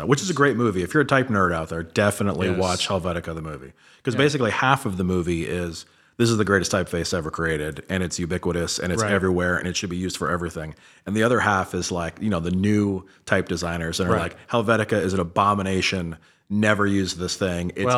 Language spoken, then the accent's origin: English; Cleveland, Ohio, United States; It was, my hometown Cavaliers.